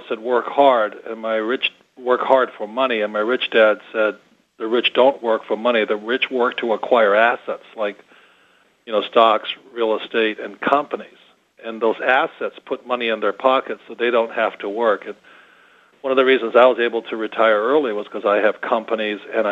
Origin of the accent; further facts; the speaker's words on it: Hawaii, United States; I grew up in Hawaii. And my poor dad was my real dad, and he was the head of education for the state of Hawaii.